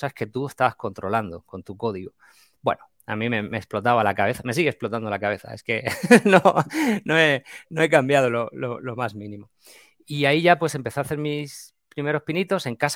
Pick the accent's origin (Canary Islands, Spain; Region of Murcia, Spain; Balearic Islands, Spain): Region of Murcia, Spain; yo soy murciano, como has dicho